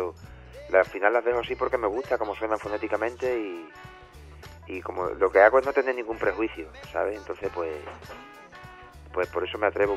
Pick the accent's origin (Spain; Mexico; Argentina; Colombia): Spain; Extremadura; siendo extremeño y haciendo cosas desde aquí y teniendo influencias africanas